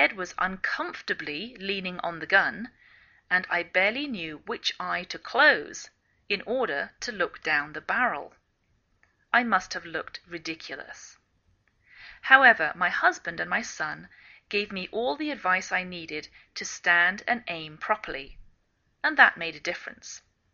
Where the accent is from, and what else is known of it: England, United Kingdom; now in United States